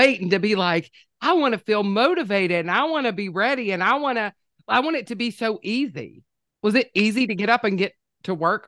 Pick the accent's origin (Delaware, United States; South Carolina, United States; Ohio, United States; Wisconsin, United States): South Carolina, United States; Rock Hill; Laura, I'm from Rock Hill, South Carolina.